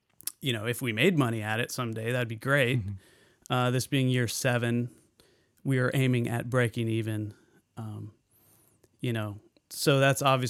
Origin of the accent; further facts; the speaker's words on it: Richmond, Indiana, United States; my brother and myself … And we grew up in Richmond. And we're teenagers at one point in Richmond and adults.